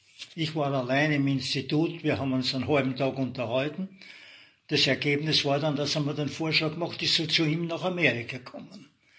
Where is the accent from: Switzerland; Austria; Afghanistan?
Austria; Grafenbach, Lower Austria; born there; Ich bin geboren in Grafenbach. Meine Mutter war aus einem Bauernhof von Landschach oben, also wir waren Einheimische.